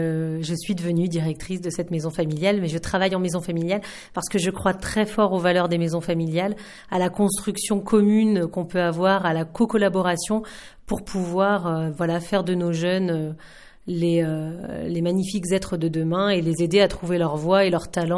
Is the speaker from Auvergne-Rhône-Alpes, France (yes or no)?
yes; Bressieux, Auvergne-Rhône-Alpes, France; moi je suis de la Bièvre, plus exactement, donc depuis toujours, puisque je suis originaire, de la région de Bressieux